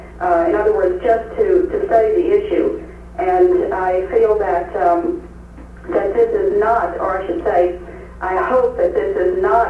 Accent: Fairbanks, Alaska, United States; I am from Fairbanks, and I've been in Alaska since 1959.

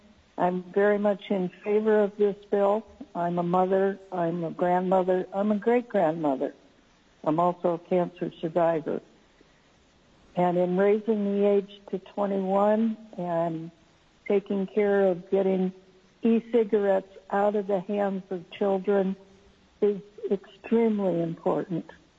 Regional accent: Anchorage, Alaska, United States; from Anchorage, Alaska.

